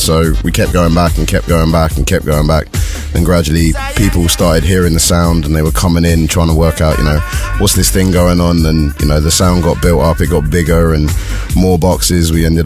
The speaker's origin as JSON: {"language": "English", "country": "Australia", "said": "And luckily, I'm Australian, so I was able to just jump on a plane and go over to Australia."}